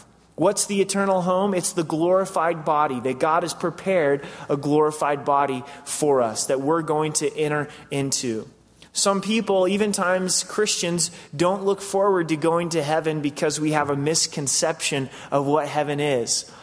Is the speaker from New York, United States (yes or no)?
no; Oregon, United States; Growing up in Southern Oregon, we had the opportunity to go camping quite often.